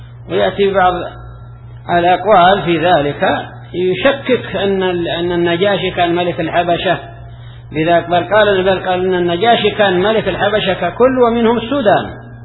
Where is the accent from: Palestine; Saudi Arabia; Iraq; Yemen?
Yemen; الحزبيون عندنا في اليمن كانوا يستدلون على المظاهرة